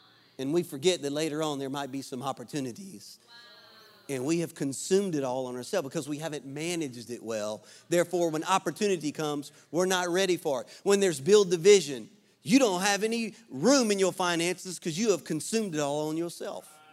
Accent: Louisiana, United States; When we were dating, I'm a Cajun, so I like to eat. I eat stuff out of ditches, okay?

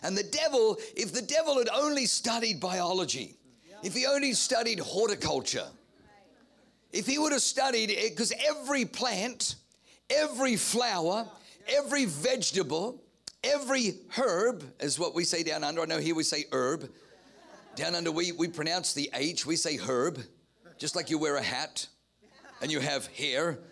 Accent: Australia; I grew up in Australia. And Australia has something they never mention on our tourism commercials.

